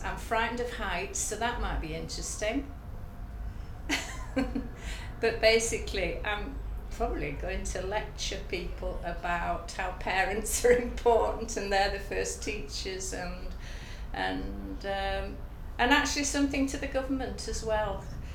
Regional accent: Leeds, Yorkshire and the Humber, United Kingdom; I'm 67. Say you're surprised, please. And I come from Leeds. I live in Leeds at the moment.

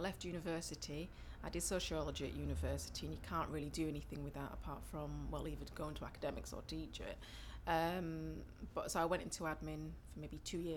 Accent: Leeds, Yorkshire and the Humber, United Kingdom; moved away as an adult; now in London, United Kingdom; Okay, so originally I'm from Leeds. I've only just been in London for 3 months now, 4 months.

